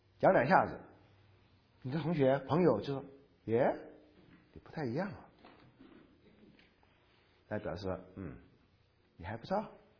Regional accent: China; 我们中国人是认为眼神很重要。

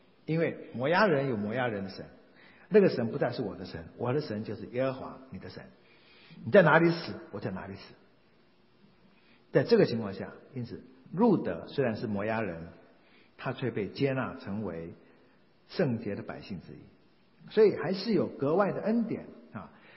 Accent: Taiwan; 我们台湾人的俗语叫做西瓜哈，靠大边

